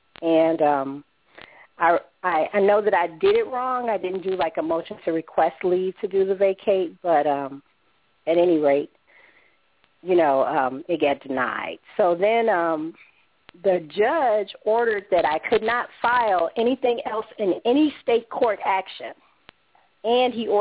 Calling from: Chicago, Illinois, United States; from Chicago, and I'm calling you because I have a foreclosure case

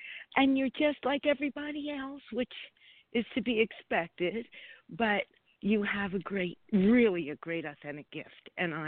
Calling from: California, United States; California.

